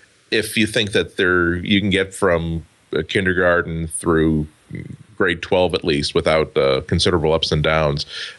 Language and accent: English; Massachusetts, United States; Yeah, exactly. I grew up just outside of Boston.